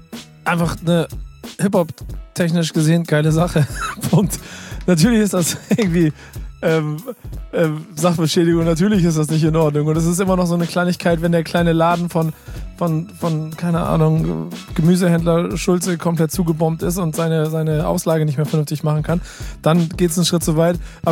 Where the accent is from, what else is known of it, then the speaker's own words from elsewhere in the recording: Hamburg, Germany; Ey, wir sind Hamburger.